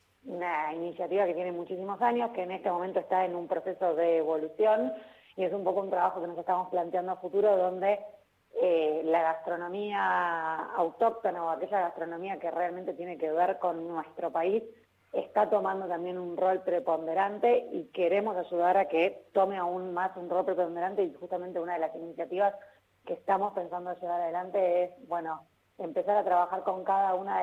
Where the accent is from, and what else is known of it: Argentina